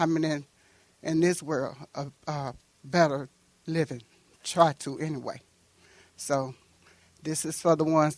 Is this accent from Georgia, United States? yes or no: yes; Atlanta, Georgia, United States; I was raised in Atlanta Projects, and I'm tired of my family dying from gun violence.